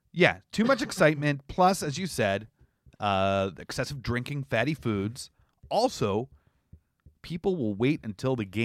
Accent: Canada; I'm an Irish-Canadian version of you.

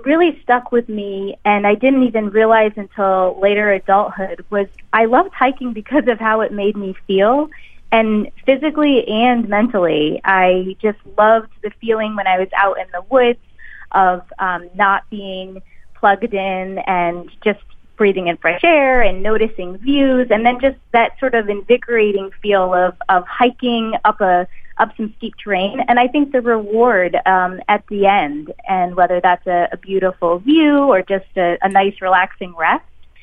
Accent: Saratoga Springs, New York, United States; I grew up in Saratoga Springs, New York, so the Adirondacks weren't far away.

